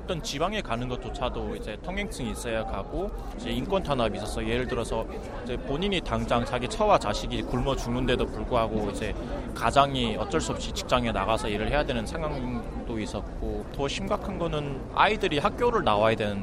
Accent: North Korea; 저도 같은 북한 사람이지만

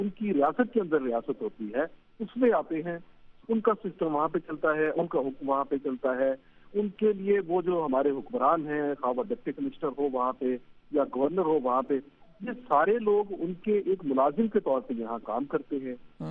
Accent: Chagai, Balochistan, Pakistan; اور بلوچستان جو میرا صوبہ ہے، جس میں میں اس ٹائم موجود ہوں، اور جس علاقے میں سب سے بڑا شکار کھیلا جاتا ہے چاغی، میرا تعلق بھی اسی علاقے سے ہے۔

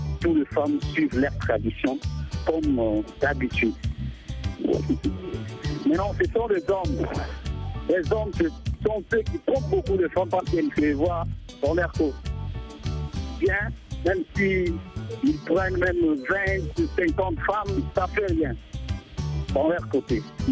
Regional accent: Kasaï, DR Congo; C'est le Tchibaou chez nous, au Kassaï, c'est le Tchibaou.

